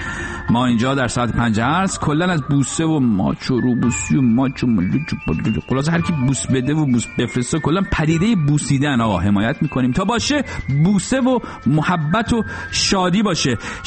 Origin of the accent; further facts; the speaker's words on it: Iran; به آدم به عنوان یه ایرانی خیلی حال میده